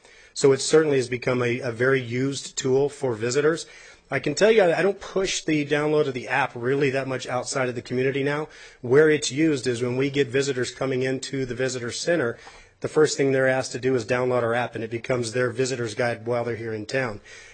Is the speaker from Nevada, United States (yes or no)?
yes; Carson City, Nevada, United States; I'm born and raised in Carson City, and there's … that certainly wouldn't let that happen with me